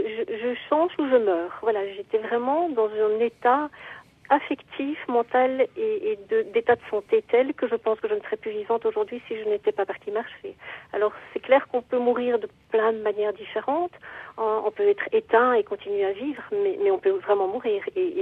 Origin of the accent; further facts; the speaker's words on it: Belgium; Donc c'est un réalisateur chez nous en Belgique